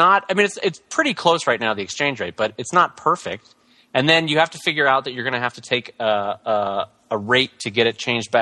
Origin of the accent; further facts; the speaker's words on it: Des Moines, Iowa, United States; I'm from Des Moines.